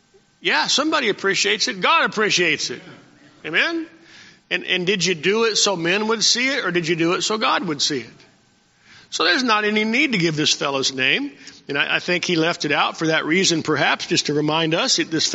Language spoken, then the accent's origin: English; Odenton, Maryland, United States; Well, I'm from Odenton, Maryland.